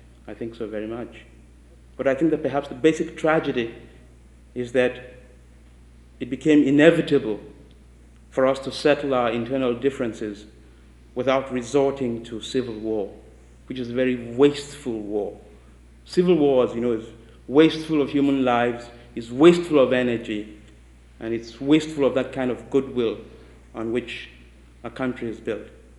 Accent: Nigeria; I grew up in Nigeria at a time when it was a very exciting country to live in.

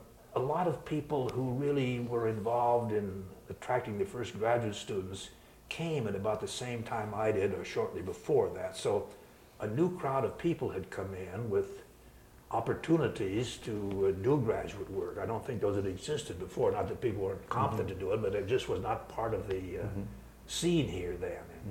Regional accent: Nebraska, United States; But just to be in Europe after growing up in Nebraska was, that is what really impressed me, I guess.

